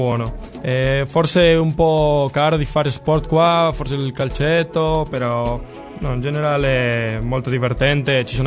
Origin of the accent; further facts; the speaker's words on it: Madrid, Community of Madrid, Spain; Italian is a second language; Il mare, come no, perché sono di Madrid e non abbiamo il mare.